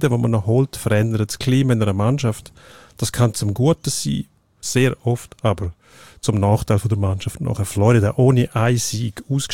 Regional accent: Swiss Plateau, Switzerland; Wo kommst du her? Also Mittelland irgendwo. Aus dem Gebiet zwischen Zürich und Genf, wo ich nicht näher beschreibe.

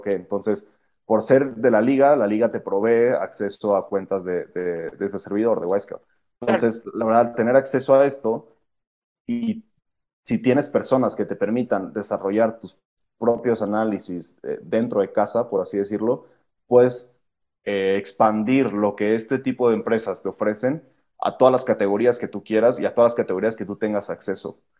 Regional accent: Tabasco, Mexico; yo soy del sur, yo soy de Tabasco, por ejemplo, es un lugar súper verde, súper natural

